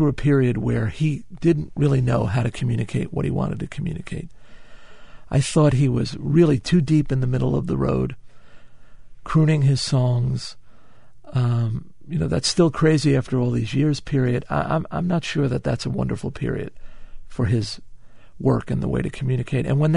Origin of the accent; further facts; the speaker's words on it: New York City, New York, United States; one of the great things about being a New Yorker is that, you know, he was one of us